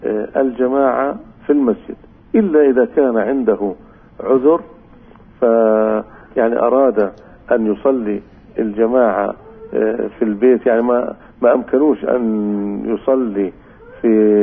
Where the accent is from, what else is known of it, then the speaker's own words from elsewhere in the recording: West Bank, Palestine; أنا حكولي بعض الناس عندنا في الضفة الغربية